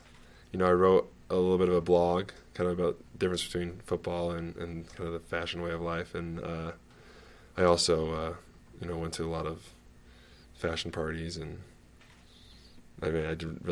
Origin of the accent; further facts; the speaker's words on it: Salt Lake City, Utah, United States; I mean, I grew up in Salt Lake, which is close to here, you know, kind of the same weather environment.